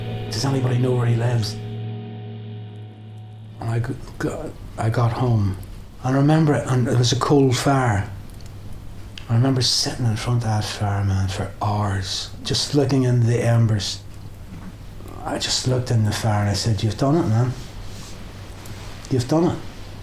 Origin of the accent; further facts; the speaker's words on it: Belfast, Northern Ireland, United Kingdom; This night we're playing in Belfast, my hometown.